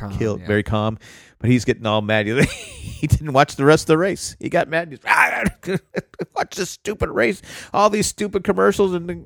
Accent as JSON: {"language": "English", "town": "San Diego", "region": "California", "country": "United States", "tie": "born or raised there", "said": "we're kind of snobbish because we grew up in San Diego and, exactly. You know, we had a beach."}